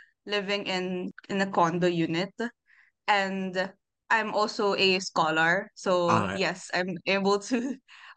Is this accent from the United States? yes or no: no; Calabarzon, Philippines; Kasi I'm from Laguna and I had this crazy idea to try studying in Manila for the clout, for the plot.